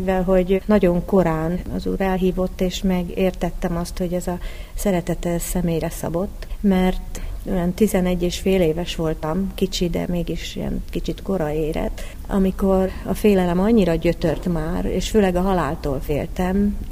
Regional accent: Budapest, Hungary; 50-es években születtem, és az 56-os forradalmat a Nagykörúton a lövöldözések között éltük meg

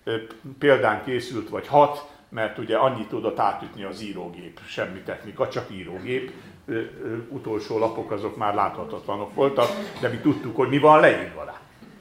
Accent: Nagytarcsa, Pest, Hungary; mert én Nagy Tarcsáról jöttem, itt nem messze Pesttől, ott éltek a szüleim

